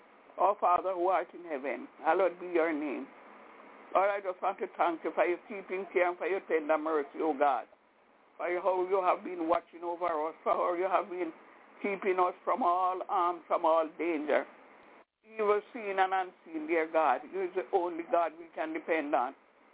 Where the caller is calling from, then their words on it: Albany, New York, United States; I'm calling from Albany, New York.